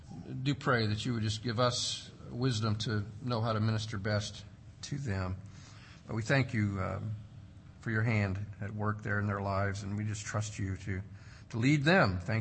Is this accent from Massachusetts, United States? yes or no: no; Boise, Idaho, United States; since we're from Boise, we kind of got involved in the whole Bronco Nation thing.